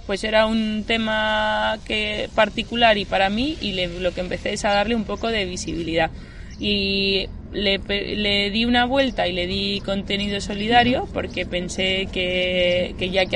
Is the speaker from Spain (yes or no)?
yes; Spain; nunca cogí porque no me dejaron viajar como española